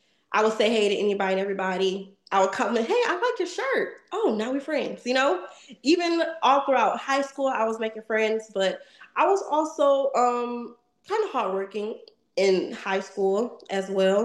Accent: Cleveland, Ohio, United States; born there; So I was born in Cleveland, Ohio, the east side of Cleveland, Ohio.

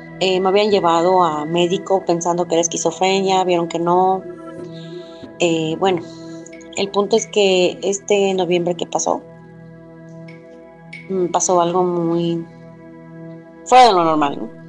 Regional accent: Mérida, Yucatán, Mexico; Yo soy acá de Mérida.

